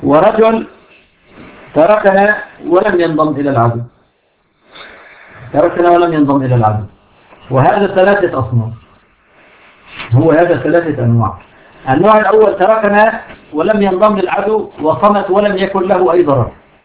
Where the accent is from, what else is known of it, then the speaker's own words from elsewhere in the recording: Syria; أضرب لك مثال مرة الأخوة في الشمال عندنا في سوريا افتتحوا قواعد في دمشق